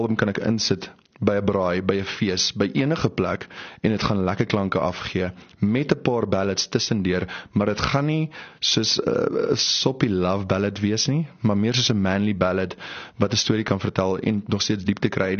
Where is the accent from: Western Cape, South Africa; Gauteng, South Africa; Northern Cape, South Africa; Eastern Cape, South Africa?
Northern Cape, South Africa; Alexander Bay; also born or lived in Omaruru, Namibia / Kriel / Witbank; En vandaar het ons getrek en ons is in Namakwaland in. En het is een klein dorpie, Alexanderbaai is die plek se naam, en is geleë letterlik op die grens van Namibia en Suid-Afrika, in die Suid-Afrikaanse kant